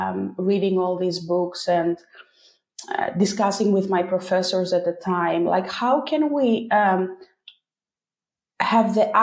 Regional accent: Greece; I come from Greece, where getting a job has not always been very based on objective factors.

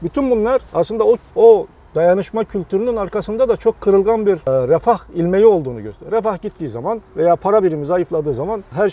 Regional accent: Mediterranean Region, Turkey; Ben tipik bir Akdenizliyim. Yani bir Akdenizli'nin hangi özellikleri varsa o bende var.

